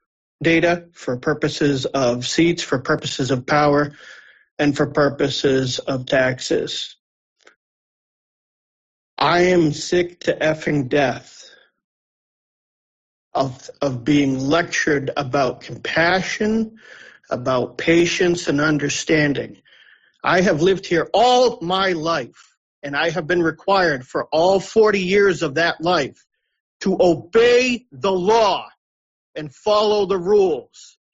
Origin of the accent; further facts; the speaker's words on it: Massachusetts, United States; I'm born and raised on Cape Cod.